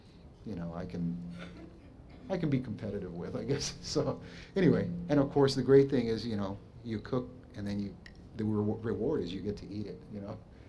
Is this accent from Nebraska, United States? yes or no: no; Texas, United States; moved away as an adult; also born or lived in Rochester; I was there in Rochester for 5 years, and aside from the weather, which was a drastic change from growing up in South Texas, I really enjoyed it.